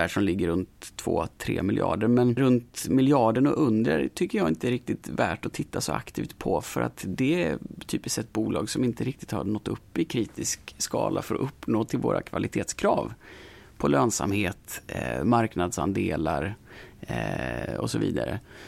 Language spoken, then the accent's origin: Swedish; Småland, Sweden; Nej, men jag är smålänning från början, så jag är ganska sparsam av mig liksom ändå.